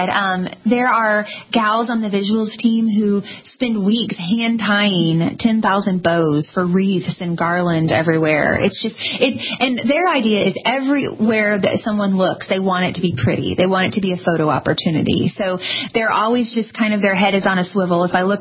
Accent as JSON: {"language": "English", "region": "Kansas", "country": "United States", "tie": "born or raised there", "said": "You know, when I was a kid growing up in Kansas, my family didn't have a lot of money"}